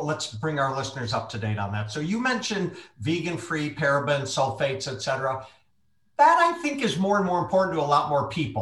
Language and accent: English; Minnesota, United States; Well, I'm growing up in Minnesota, this would have not been unusual for me, right?